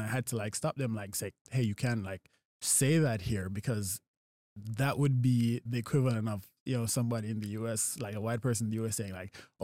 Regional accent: Top Alston, Clarendon, Jamaica; also born or lived in Kingston; So born and raised in Jamaica. I was born in Kingston, the capital, but I grew up in the parish of Clarendon in a community called Top Alston. It's a farming community. So I'm a country boy, you know, grew up in the countryside of Jamaica.

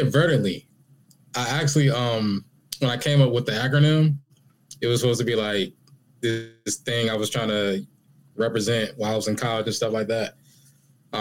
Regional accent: Charlotte, North Carolina, United States; In Charlotte, North Carolina. Born to … I was raised on Ottawa Road. If you're in the Charlotte area, if you're in Charlotte, if you're familiar with that, I believe it's the Ashley Apartments.

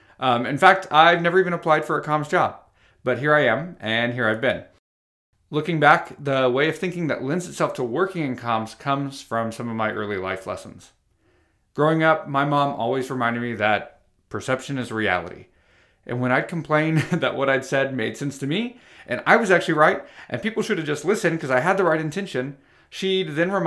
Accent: New Braunfels, Texas, United States; now in Austin, United States; I'm also a seventh-generation Texan. I was born in Houston, grew up in New Braunfels, and still live here in Texas despite it all, but these days I call Austin my home.

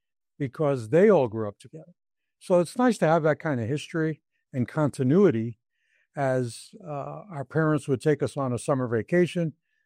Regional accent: New York, United States; And growing up in New York, being a fan of … music, I saw California and thought, oh, I'd love to see California.

